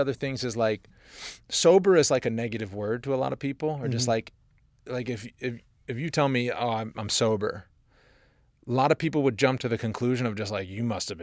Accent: Boston, Massachusetts, United States; from the Boston area on St. Patri

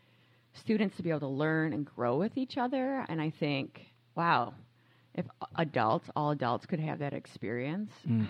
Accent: Clinton Township, Michigan, United States; Clinton Township, Michigan.

